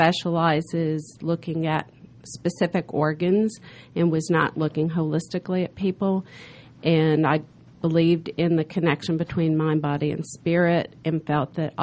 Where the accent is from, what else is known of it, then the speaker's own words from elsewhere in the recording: Tampa, Florida, United States; born there; also born or lived in New Orleans; now in Georgia, United States; Well, I was born in Tampa, Florida, went to New Orleans to Tulane University for college